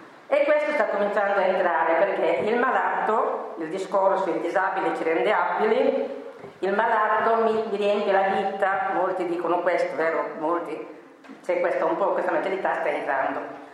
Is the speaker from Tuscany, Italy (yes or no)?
no; Bologna, Emilia-Romagna, Italy; per esempio a Bologna, io vengo da Bologna, ci sono tante belle chiese